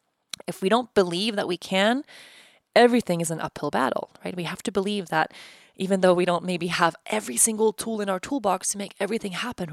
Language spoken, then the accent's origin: English; Sweden; moved away as an adult; when I moved from Sweden. It was the year I was about to turn 19. I had just, you know, graduated high school, was super miserable in Sweden, didn't have any money.